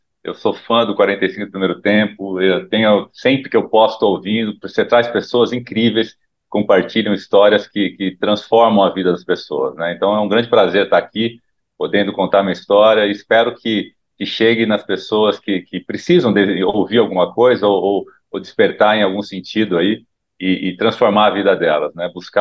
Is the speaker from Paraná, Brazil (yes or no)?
no; Caieiras, São Paulo, Brazil; eu sou nascido em Caieiras, né, uma cidade aqui na região metropolitana de São Paulo, de uma família basicamente de imigração italiana. E somos em 4 irmãos